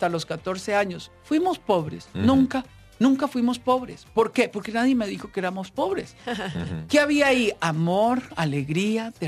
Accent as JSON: {"language": "Spanish", "town": "Cañas", "region": "Guanacaste", "country": "Costa Rica", "tie": "born or raised there", "said": "Yo crecí en Cañas, en Guanacaste. Éramos 5 en un mismo cuarto"}